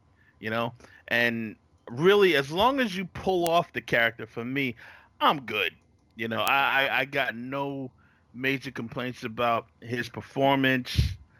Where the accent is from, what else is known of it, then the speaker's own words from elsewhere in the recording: Brooklyn, New York, United States; Born and raised in New York, born in Brooklyn.